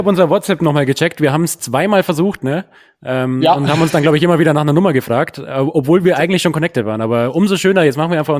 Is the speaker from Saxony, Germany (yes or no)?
no; Munich, Bavaria, Germany; ich bin Münchner.